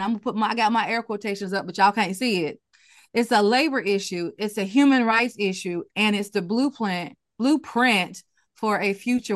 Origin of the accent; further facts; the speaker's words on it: Birmingham, Alabama, United States; four little Black girls who were killed in 16th Street Baptist Church bombing right in Birmingham, my hometown.